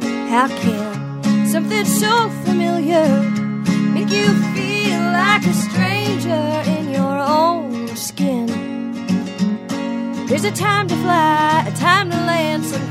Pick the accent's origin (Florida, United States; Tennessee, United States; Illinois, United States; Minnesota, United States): Minnesota, United States; Minneapolis; So I'm from the Twin Cities, and my husband's from the Twin Cities, and we'd gotten married while we lived down there